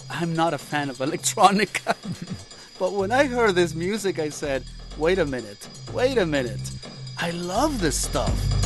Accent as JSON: {"language": "English", "country": "Mexico", "tie": "born or raised there", "said": "I came to hear it growing up in Mexico in the early 60s"}